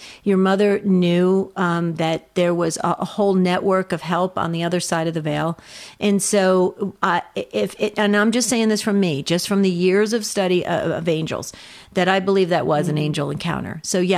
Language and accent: English; New Jersey, United States; accent: New Jersey; You can hear my New Jersey accent coming out.